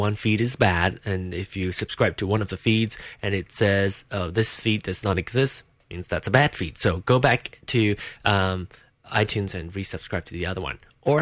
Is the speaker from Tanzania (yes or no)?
no; Malaysia; now in United States; be it being gay or be it being Malaysian or living in the United States or all the above